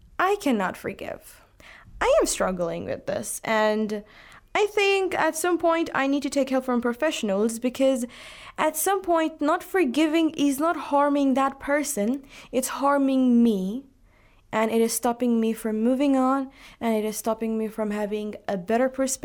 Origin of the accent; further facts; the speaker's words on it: Pakistan; I'm from Pakistan and I'm studying English literature.